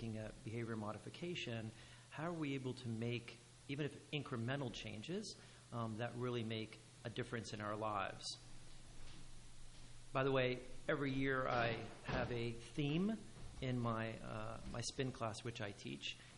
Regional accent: New Jersey, United States; Born and raised in Hunterdon County

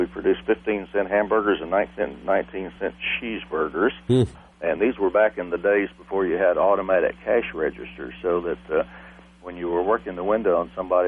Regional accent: San Antonio, Texas, United States; born there; I was born in San Antonio, Texas, on the snowiest day in the history of San Antonio, January 1st, 1947.

